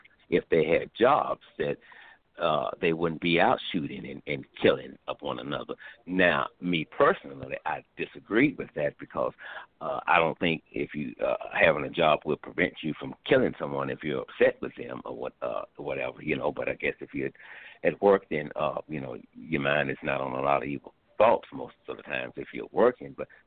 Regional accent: Shreveport, Louisiana, United States; I grew up in Shreveport, hometown, love it, grew up in Allendale. Back then, they called it the Bottoms. Grew up on Traverse Street there.

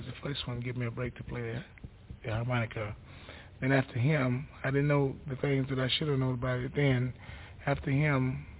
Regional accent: Tunica, Mississippi, United States; I'm from Tunica, Mississippi.

